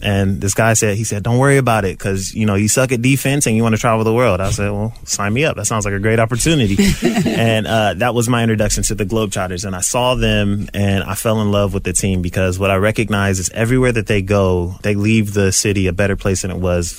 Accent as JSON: {"language": "English", "town": "Columbus", "region": "Ohio", "country": "United States", "tie": "born or raised there", "said": "Columbus, Ohio, born and raised."}